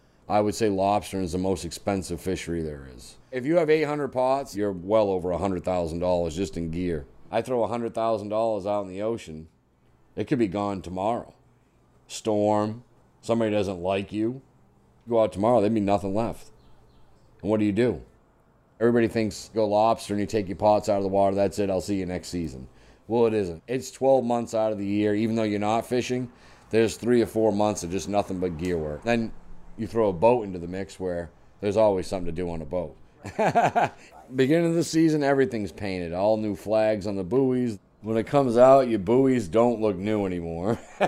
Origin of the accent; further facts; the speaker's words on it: Provincetown, Massachusetts, United States; I grew up in Provincetown, fourth generation from Provincetown. Everybody was a fishing family, pretty much.